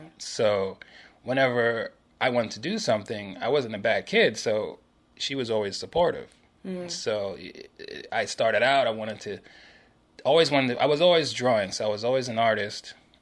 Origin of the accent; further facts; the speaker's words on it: Harlem, New York, United States; I was a good kid growing up in Harlem.